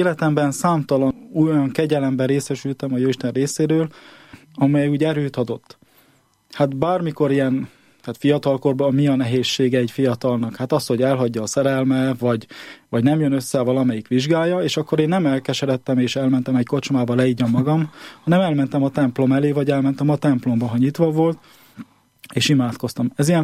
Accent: Vărșag, Harghita, Romania; also born or lived in Odorheiu Secuiesc; Én ugye 77-ben születtem, Székelyvarság melletti Székelyudvarhelyen, és Székelyvarságon laktunk

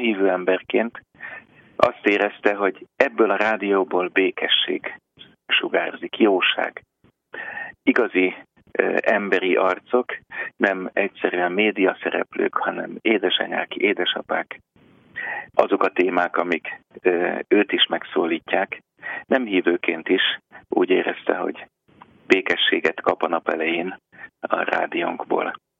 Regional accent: Budapest, Hungary; én Budapesten második kerületben kertesházban nőttem föl, tehát nagyon szerettem kint lenni.

